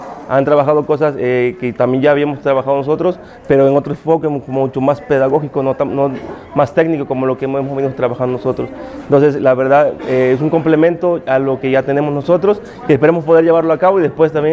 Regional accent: Acapulco, Guerrero, Mexico; soy de Acapulco, Guerrero.

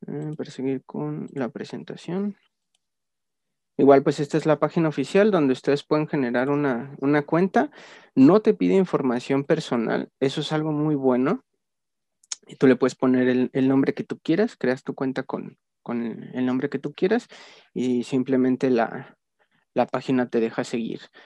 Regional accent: Mexico City, Mexico; de hecho también soy de Ciudad de México, más que ahora vivo en otro lado

